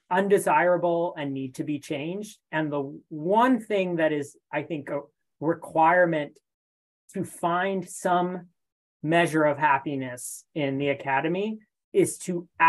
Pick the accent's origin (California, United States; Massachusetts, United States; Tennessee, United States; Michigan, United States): California, United States; San Gabriel; now in New York, United States; I'm from Southern California. Okay. LA County, San Gabriel Valley.